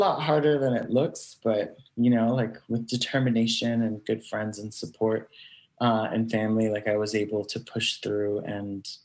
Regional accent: New York City, New York, United States; about who I am as a New Yorker and as a performer.

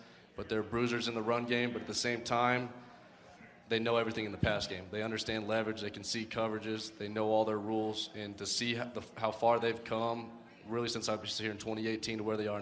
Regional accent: Reno, Nevada, United States; I'm born and raised in Reno, graduated from Reno High, and then sixth generation Northern Nevada, too.

